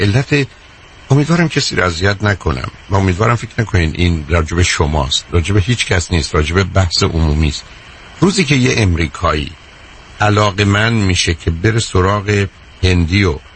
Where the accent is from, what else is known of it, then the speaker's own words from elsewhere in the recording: Iran; now in United States; در ایران به عنوان یه ایرانی یه کمی جایگاه خودم رو میدونستم.